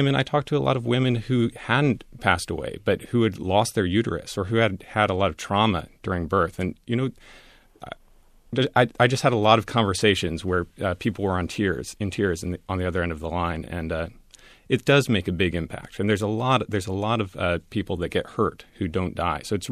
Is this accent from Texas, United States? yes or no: no; Berkeley, California, United States; born there; I was born at home in Berkeley